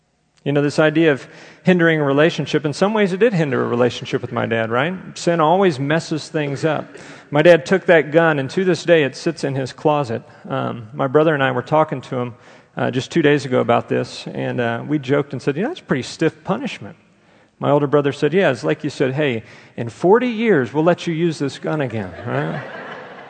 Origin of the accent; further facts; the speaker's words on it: Texas, United States; We grew up in Texas, so on Christmas Day, what do you buy a kid in Texas? You buy him a gun.